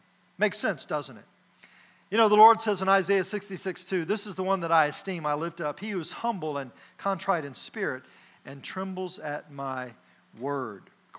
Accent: Oklahoma City, Oklahoma, United States; I grew up in Northeast Oklahoma City with three siblings

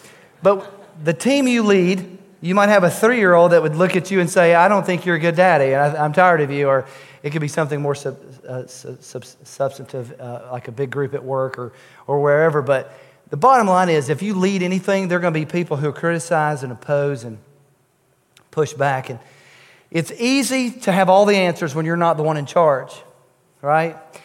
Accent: United States; Because I'm an American and I know all things.

